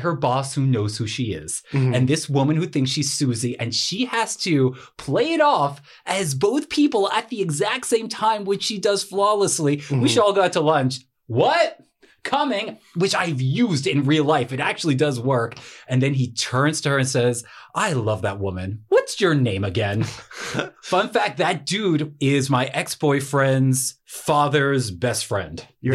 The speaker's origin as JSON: {"language": "English", "region": "New Jersey", "country": "United States", "tie": "born or raised there", "said": "New Jersey."}